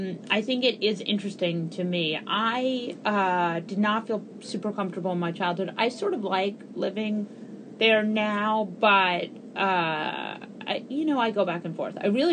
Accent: New York City, New York, United States; You know what's funny is I grew up in New York and my parents grew up in New York and my grandparents grew up in New York.

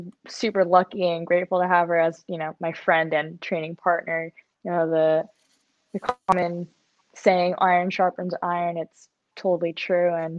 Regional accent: Los Angeles, California, United States; now in Redondo Beach, United States; I love it here in California, born and raised here. I'm pretty much live and was born in the South Bay of Los Angeles in SoCal.

